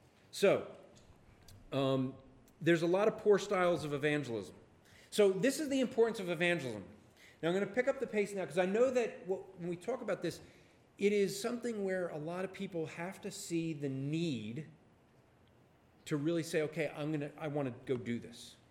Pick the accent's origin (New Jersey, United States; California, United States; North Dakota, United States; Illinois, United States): New Jersey, United States; You know, I grew up in New Jersey.